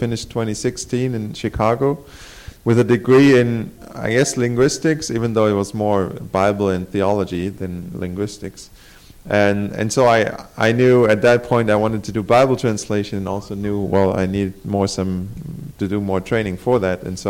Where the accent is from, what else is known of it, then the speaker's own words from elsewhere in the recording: Baden-Württemberg, Germany; Well, so I grew up in Germany, close to Stuttgart, southern Germany. And until I was 19, I never really left.